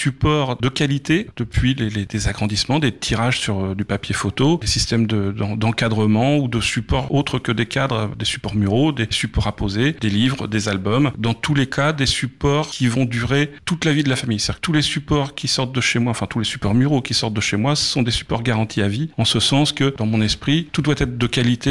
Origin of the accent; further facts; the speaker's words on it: Le Havre, Normandy, France; born there; j'ai eu à cœur de revenir m'installer dans ma ville natale et de me rapprocher de ma famille. Je suis donc venu au Havre en fin 2019